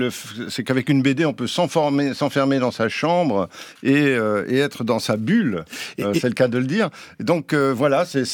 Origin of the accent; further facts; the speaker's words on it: Belgium; born there; J'ai aucun mérite. Je suis né en Belgique déjà.